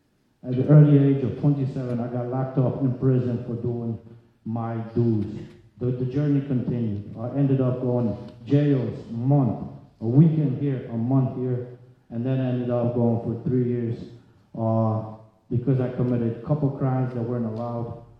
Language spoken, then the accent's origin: English; United States; now in Poland; I went to my first Polish AA meeting and I say, well, that's not it. This is not it. I'm from America.